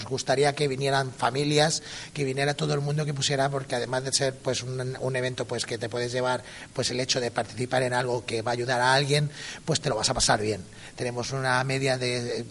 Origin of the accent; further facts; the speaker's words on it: Lucena, Andalusia, Spain; soy de Lucena, pero vivo fuera y quería traer algo a mi tierra.